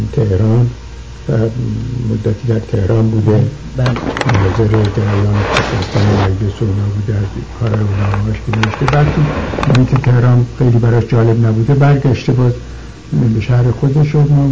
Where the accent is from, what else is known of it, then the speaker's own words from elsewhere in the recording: Iran; born there; جنوب تهران مرکز ایران هست. یه شهرک ییلاقی جالبیه. عرض کنم که من در اونجا در یه خانواده روحانی به دنیا آمدم.